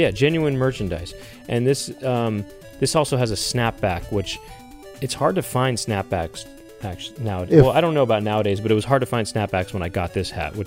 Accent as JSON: {"language": "English", "town": "Los Angeles", "region": "California", "country": "United States", "said": "I had one when I was in junior high and I'm from Los Angeles."}